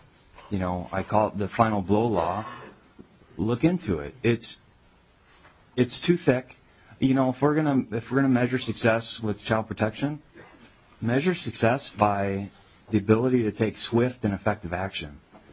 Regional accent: Hoyt Lakes, Minnesota, United States; I'm from Hoyt Lakes, Minnesota.

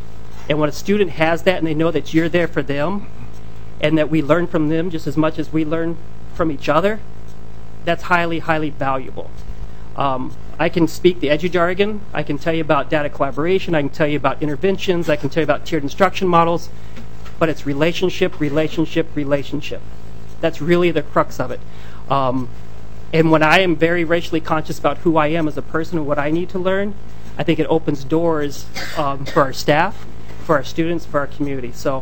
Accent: the South, United States; I have the privilege of having worked in different states and growing up in the South and understanding things differently

